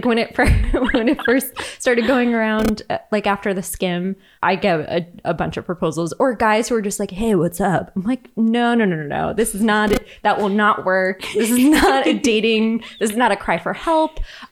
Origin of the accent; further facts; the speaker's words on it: Long Island, New York, United States; I'm like, well, I grew up on Long Island.